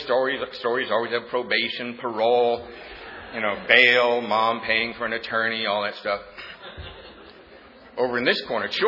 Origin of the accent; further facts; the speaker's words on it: Los Angeles, California, United States; I'm sure it's true here in Atlanta. I'm from Los Angeles area. You drive 15 minutes down the road, the face is completely changed.